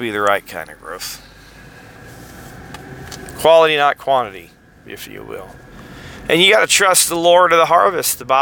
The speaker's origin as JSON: {"language": "English", "country": "United States", "said": "I know we're American rugged individualists."}